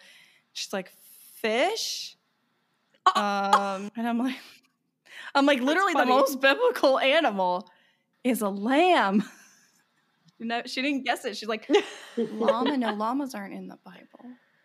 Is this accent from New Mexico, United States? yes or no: no; California, United States; We're just from California.